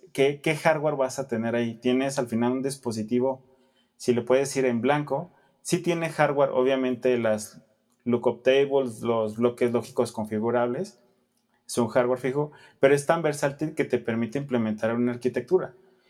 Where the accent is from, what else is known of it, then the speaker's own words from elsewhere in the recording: Aguascalientes, Mexico; moved away as an adult; now in Guadalajara, Mexico; yo soy originario de Aguascalientes.